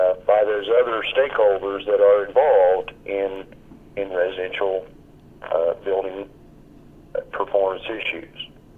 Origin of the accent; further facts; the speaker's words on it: North Carolina, United States; You know, for example, in my home state of North Carolina